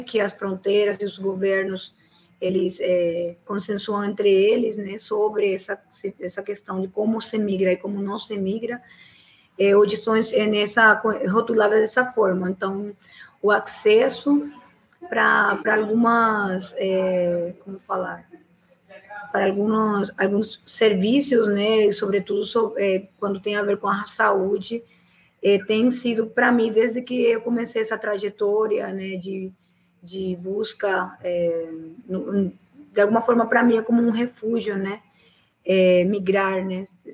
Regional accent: Pará, Brazil; born there; como a gente chama, no Pará, lá onde eu nasci

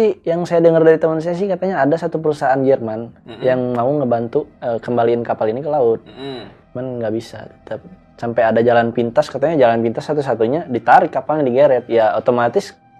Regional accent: Aceh, Indonesia; Asli Aceh bang.

